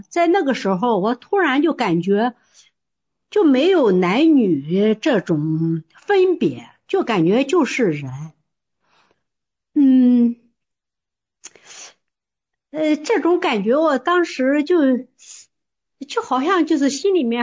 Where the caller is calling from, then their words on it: Xuzhou, Jiangsu, China; 我是徐州的